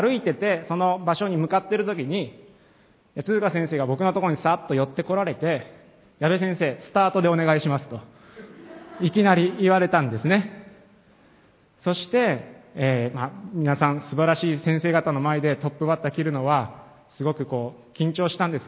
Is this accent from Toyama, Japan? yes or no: no; Tochigi, Japan; 地方から、栃木県から来たので、東京で警戒してるんでしょと言われるんですが、違うんです。